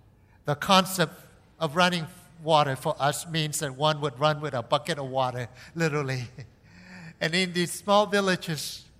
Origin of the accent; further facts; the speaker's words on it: Minnesota, United States; Growing up in Minnesota, this is too hot.